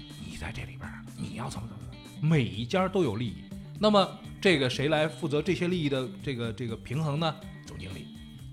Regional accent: China; 我们是中国人

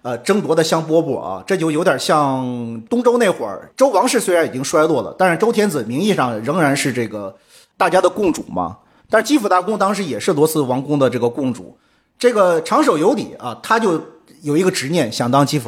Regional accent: Luoyang, Henan, China; born there; 我说我在广州工作。他们就问我啊，你的出生地在哪里？我就说我是出生在河南洛阳。

